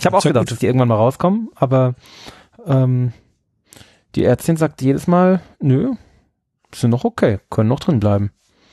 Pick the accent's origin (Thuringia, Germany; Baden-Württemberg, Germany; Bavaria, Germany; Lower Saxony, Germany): Bavaria, Germany; Pflaumheim; über einen der Nachbarkinder in Pflaumheim damals, wo ich herkomme